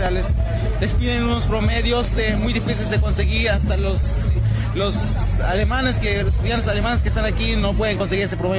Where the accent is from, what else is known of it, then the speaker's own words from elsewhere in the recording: Lebanon; now in Germany; yo vengo del Líbano y bueno, mi mamá es chilena y mi papá es palestino. Venimos aquí a Alemania pues porque en el Líbano la situación está muy difícil